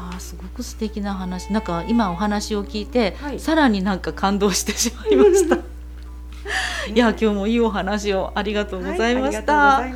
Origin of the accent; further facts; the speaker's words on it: Kansai, Japan; 関西人なんで突っ込ましてもらうと